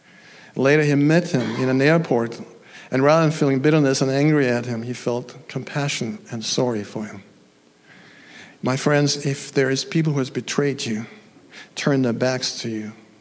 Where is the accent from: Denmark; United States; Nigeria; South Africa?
Denmark; When I come from Denmark, I'm actually going back there next week to visit my mom again.